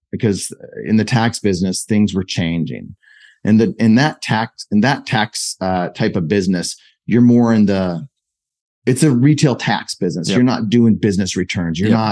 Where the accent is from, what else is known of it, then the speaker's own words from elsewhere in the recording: South Dakota, United States; moved back here to where I grew up in a small town in the Black Hills in South Dakota.